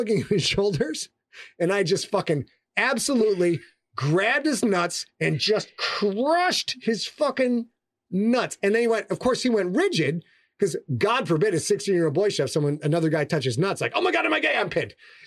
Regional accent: Sheboygan, Wisconsin, United States; I was from Sheboygan. We had a lot of fellas with a fucking chaw in.

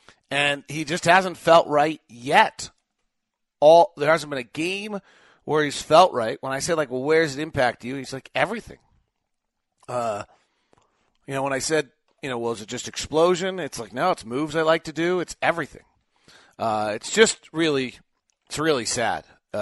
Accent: Santa Cruz, California, United States; I've never lived in Utah. I grew up in the Bay Area in Santa Cruz, California.

